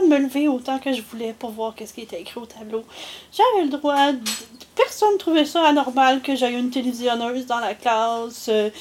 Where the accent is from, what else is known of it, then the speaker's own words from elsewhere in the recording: Henryville, Quebec, Canada; also born or lived in Laval; Je suis née à Sainte-Justine, on habitait à Laval, okay. Et en 83 on avait déménagé à Henryville.